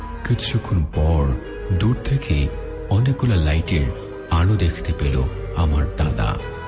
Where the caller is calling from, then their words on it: Dhaka, Dhaka Division, Bangladesh; আমি ঢাকা মিরপুর এক থেকে বলছি